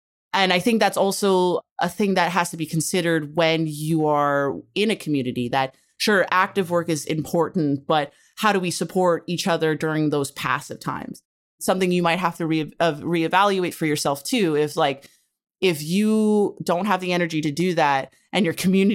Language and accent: English; Hawaii, United States; moved away; I've been kind of very lucky being, you know, Native Hawaiian, growing up in Hawaii. I was taught a lot of these critical values in which we kind of stand on.